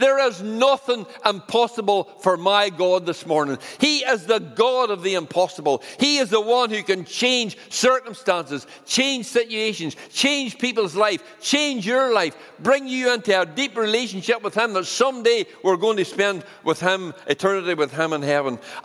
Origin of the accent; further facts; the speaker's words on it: Cloughmills, Northern Ireland, United Kingdom; And Stuart was from Clough Mills. And I was from Clough Mills.